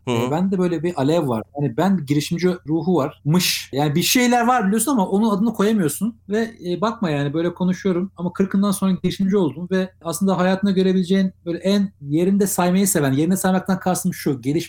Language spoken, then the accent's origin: Turkish; Ankara, Turkey; now in Istanbul, Turkey; Ben bir Ankara çocuğuyum. Öyle başlayalım. Yani orada doğdum, orada büyüdüm. Hayalim İstanbul'da olmaktı. 2000 senesinde geldik.